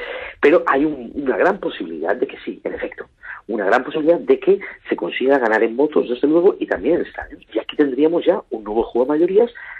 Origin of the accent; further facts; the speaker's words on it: Catalonia, Spain; y yo digo como catalán y español, sufrir esta injusticia, esta doble dualidad.